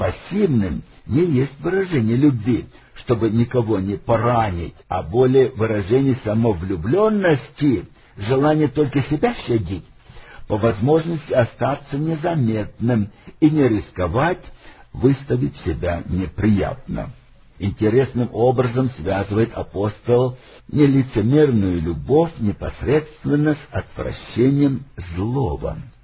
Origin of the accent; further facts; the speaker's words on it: Russia; Поскольку я родился и вырос в России